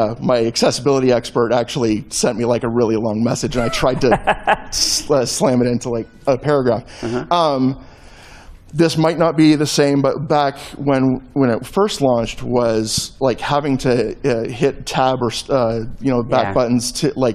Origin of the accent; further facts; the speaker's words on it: Whitby, Ontario, Canada; from Whitby, Ontario, Canada.